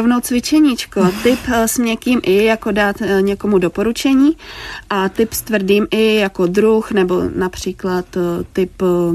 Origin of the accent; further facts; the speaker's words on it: Ústí nad Labem Region, Czechia; v normální mluvené formě my používáme obecnou češtinu, která je nám přirozená, protože jsme holky z Ústeckého kraje